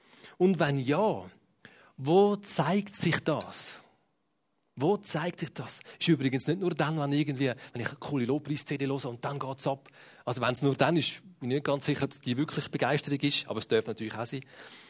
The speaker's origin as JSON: {"language": "German", "country": "Switzerland", "said": "wir sind ja Schweizer, also die meisten von uns, also sind Schweizer"}